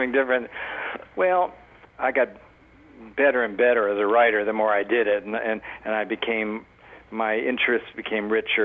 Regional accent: New York City, New York, United States; You know, growing up in New York City, if you're stage struck, is fantastic.

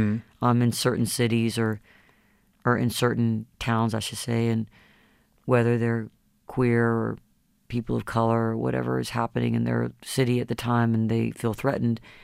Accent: Georgia, United States; I feel as a Southerner, of never wanting to leave and loving it so much, but knowing that a lot of the people, you know, where I live specifically, which is in a rural area of North Georgia

